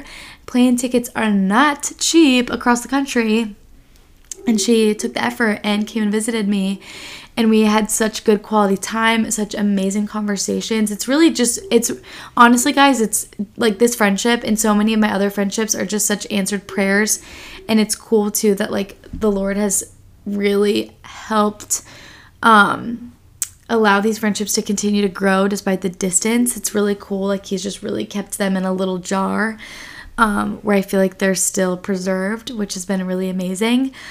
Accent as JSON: {"language": "English", "town": "Charlotte", "region": "North Carolina", "country": "United States", "said": "we're both from Charlotte, North Carolina."}